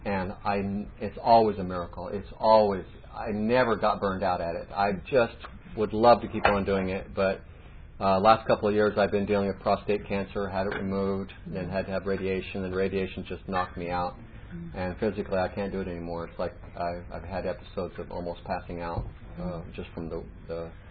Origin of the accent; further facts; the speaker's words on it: California, United States; I'm from California.